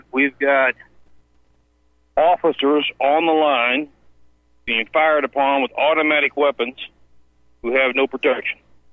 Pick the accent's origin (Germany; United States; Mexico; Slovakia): Mexico; I grew up in Mexico. My parents were missionaries.